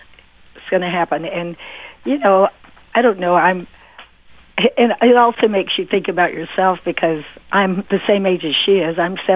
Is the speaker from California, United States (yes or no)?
no; Georgia, United States; She lives in my hometown of Georgia.